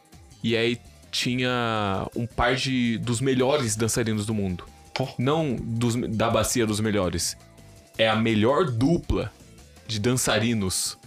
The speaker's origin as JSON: {"language": "Portuguese", "region": "São Paulo", "country": "Brazil", "said": "Ah, eu sou paulista"}